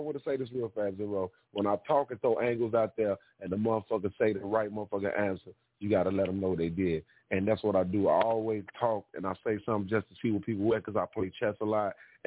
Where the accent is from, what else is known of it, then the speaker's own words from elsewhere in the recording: Chicago, Illinois, United States; But well, I'm from Chicago. But 9 times out of 10, everywhere we see Chicago, we got love for everybody when they come here.